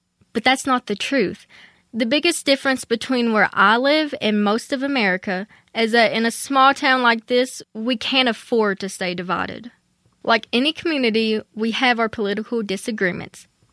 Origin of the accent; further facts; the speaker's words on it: Letcher, Kentucky, United States; I grew up in Letcher, Kentucky. It's a small town in Appalachia, you know, coal country.